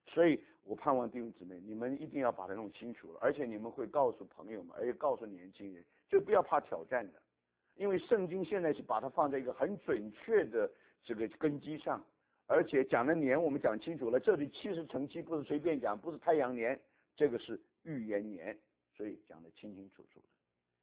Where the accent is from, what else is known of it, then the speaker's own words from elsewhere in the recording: China; 我们中国人读圣经这一段很辛苦，因为我们西洋史不大熟的